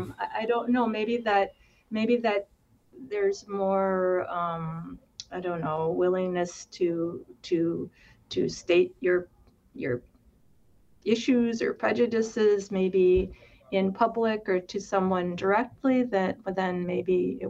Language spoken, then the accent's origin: English; Philippines; now in United States; we are a family of immigrants. I am from the Philippines, and we came here as immigrants in the 1960s. And actually, my parents settled in a rural area in Wisconsin.